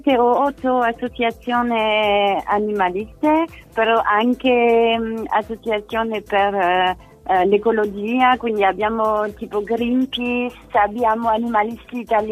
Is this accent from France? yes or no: yes; France; Italian is a second language; però io sono francese come si sente